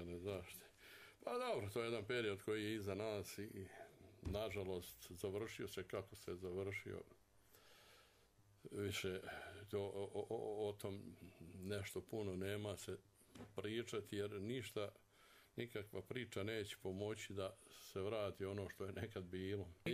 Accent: Toljičko, Lika-Senj County, Croatia; born there; Dakle, ja sam rođen u Krajini, malo jedno mjesto Toljičko od Udbine. Završio sam pravni fakultet u Zagrebu, gdje sam i radio do početka rata.

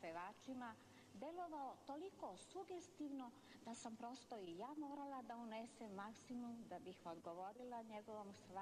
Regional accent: Smederevska Palanka, Central Serbia, Serbia; also born or lived in Mladenovac; now in Belgrade, Serbia; Rođena sam u Mladenovcu, a pohađala gimnaziju u Smederevskoj Palanci

